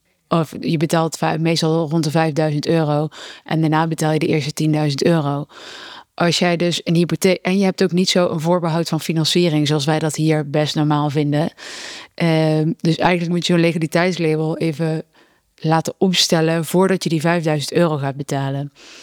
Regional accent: Netherlands; We denken als Nederlanders, oké, is ook een EU-land, we gaan daarheen.

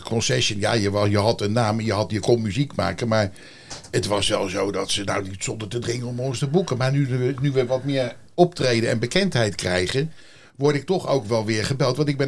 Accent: The Hague, South Holland, Netherlands; Ik kom uit Den Haag, hè.

